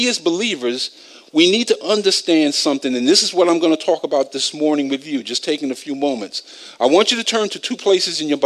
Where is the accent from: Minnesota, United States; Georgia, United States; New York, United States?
New York, United States; Bronx; Now, I'm from the Bronx. When somebody says buffeting, that means you take these fists and bang, bang, bang, right?